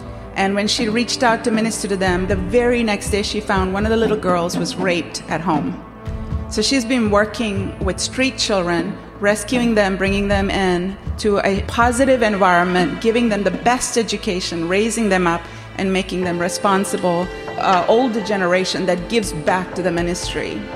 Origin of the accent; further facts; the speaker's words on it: Sri Lanka; moved away as an adult; now in United States; I'm originally from Sri Lanka, but the Lord brought me to the United States to go to Oral Roberts to study evangelism